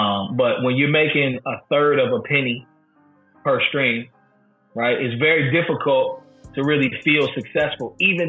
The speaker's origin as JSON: {"language": "English", "town": "Durham", "region": "North Carolina", "country": "United States", "tie": "born or raised there", "said": "I was the first of their children to be born back in his hometown of Durham. So, yeah, I mean, you know, growing up in Durham is interesting, man."}